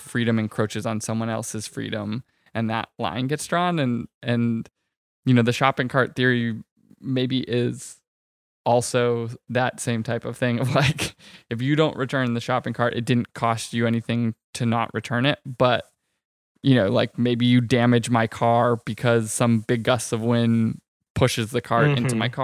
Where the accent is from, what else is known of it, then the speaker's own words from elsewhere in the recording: New Hampshire, United States; like I grew up in New Hampshire, which is common knowledge